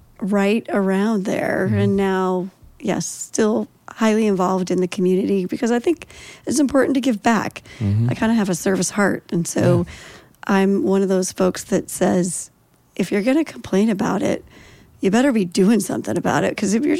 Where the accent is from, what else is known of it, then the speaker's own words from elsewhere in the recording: Troutdale, Oregon, United States; So I'm an Oregon native and I grew up in East Multnomah County.